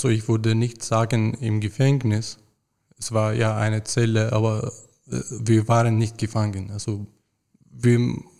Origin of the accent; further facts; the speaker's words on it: Syria; moved away as an adult; now in Germany; ich komme ja aus Syrien, ich bin vom Militär geflüchtet